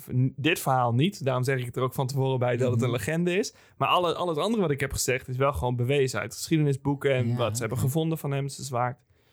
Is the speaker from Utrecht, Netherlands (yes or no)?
no; Overijssel, Netherlands; Ik heb er zelf weinig mee te maken, ik kom uit Overijssel, dus.